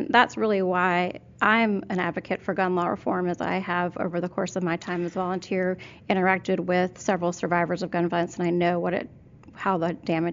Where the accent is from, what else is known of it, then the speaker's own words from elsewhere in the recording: Virginia, United States; You know, I was raised in Southwest Virginia. My granddaddy taught me to shoot guns in his backyard